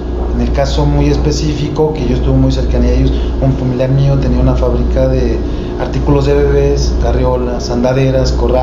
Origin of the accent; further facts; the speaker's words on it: Mexico; somos mexicanos, lo podemos hacer y hacemos productos confiables.